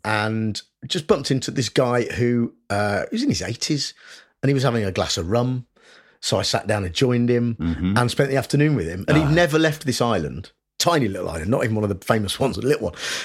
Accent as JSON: {"language": "English", "town": "Nuneaton", "region": "West Midlands", "country": "United Kingdom", "tie": "born or raised there", "said": "So I grew up in the Midlands, working class family. My dad was a builder, mum was a nurse."}